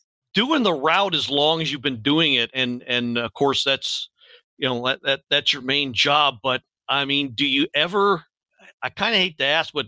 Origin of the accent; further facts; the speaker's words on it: Baltimore, Maryland, United States; I went to a handful of Skipjacks games myself growing up in the Baltimore area.